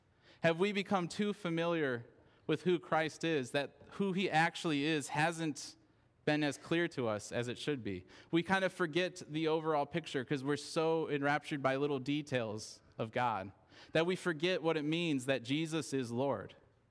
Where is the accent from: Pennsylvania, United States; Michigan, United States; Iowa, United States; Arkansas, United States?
Michigan, United States; now in East Tennessee, United States; I grew up in Michigan, and coming down here, I was so amazed at the beauty of East Tennessee when I got here.